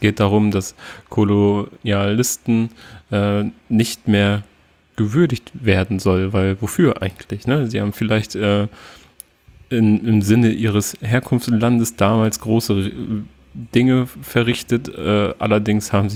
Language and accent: German; Lower Saxony, Germany; Also, ich sage immer aus der Nähe von Oldenburg.